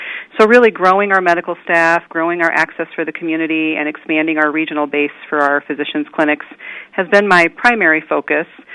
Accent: Cambridge, Illinois, United States; I live in Cambridge, there in the northern part of Henry County, and I actually attended school and all of my years there at Cambridge, and so it's my hometo

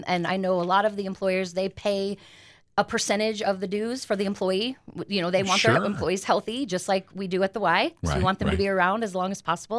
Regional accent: Galesburg, Illinois, United States; I am. I am born and raised in Galesburg.

